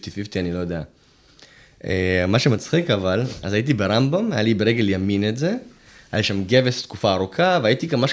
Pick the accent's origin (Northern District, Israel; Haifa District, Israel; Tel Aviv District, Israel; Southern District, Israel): Haifa District, Israel; Haifa; also born or lived in Odessa, Ukraine; לא, נולדתי באודסה, באוקראינה, ובגיל מאוד צעיר עלינו לארץ.